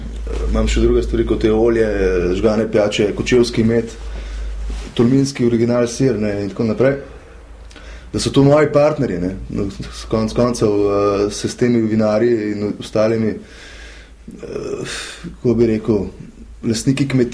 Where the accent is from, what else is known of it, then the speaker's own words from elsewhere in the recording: Ljubljana, Central Slovenia, Slovenia; Sem šel kot Ljubljančan v vse regije Slovenije